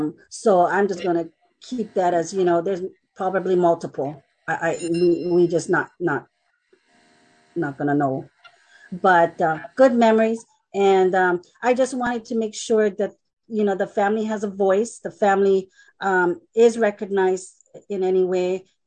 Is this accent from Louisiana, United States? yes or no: no; Pahoa, Hawaii, United States; I grew up in Pahoa, and the family always went down to Makuu. So back in the 60s, 70s, and part of the 80s, we spent our weekends there.